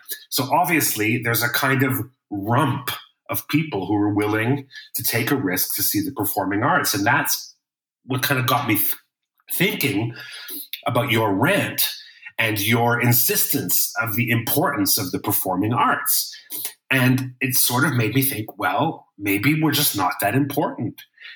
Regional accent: Cologne, North Rhine-Westphalia, Germany; English is a second language; that is a much lower number than I would normally play to in my hometown of Cologne.

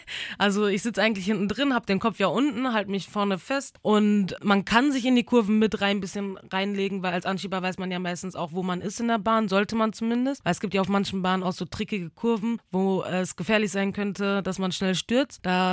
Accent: Dortmund, North Rhine-Westphalia, Germany; moved away as an adult; ich bin ja aus Dortmund extra hingezogen vor circa 2,5 Jahren zu meinem Trainer.

